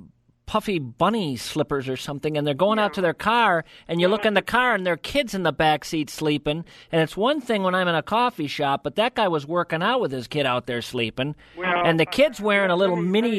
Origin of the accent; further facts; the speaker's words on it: Alabama, United States; now in Twin Cities, United States; No, I grew up in Alabama.